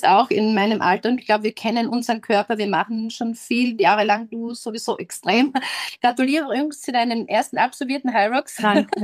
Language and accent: German; Wolfsberg, Carinthia, Austria; ich bin ja aus Wolfsberg